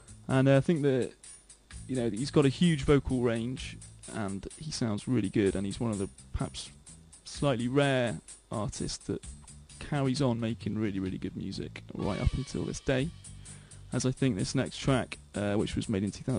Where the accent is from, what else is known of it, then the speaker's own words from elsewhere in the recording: Shrewsbury, West Midlands, United Kingdom; what we were exposed to growing up in Shrewsbury and how lucky we were